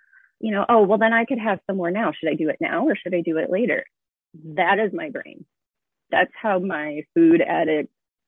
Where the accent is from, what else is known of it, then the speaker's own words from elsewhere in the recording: Michigan, United States; born there; now in Delaware, United States; So I'm 43. I was born in Michigan. Now I live in Delaware, moved all over with my husband.